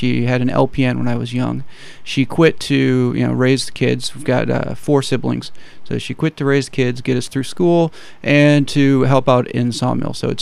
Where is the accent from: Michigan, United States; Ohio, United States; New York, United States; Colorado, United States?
Michigan, United States; Alpena; now in Kalamazoo, United States; Originally, I'm from up north, from Alpena, and been down in Kalamazoo for a few years now, and really excited about making Southwest Michigan home.